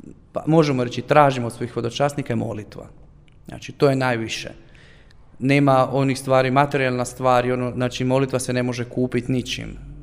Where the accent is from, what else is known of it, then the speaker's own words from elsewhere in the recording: Croatia; kad mi pitaju odakle si, ja kažem ja znam Hrvat.